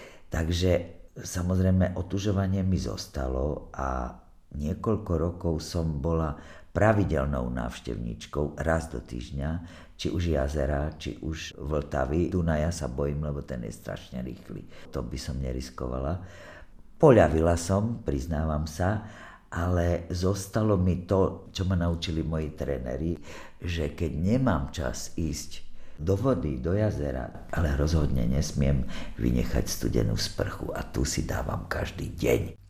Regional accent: Martin, Žilina Region, Slovakia; born there; Moje rodisko je Martin, pretože rodičia boli v divadle v Martine.

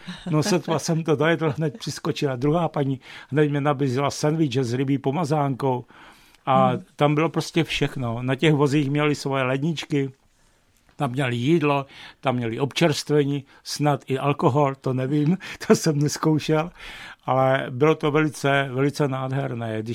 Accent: Bohemia, Czechia; A navíc jsem z Čech a to vaše pivo je trošku podobné limonádě.

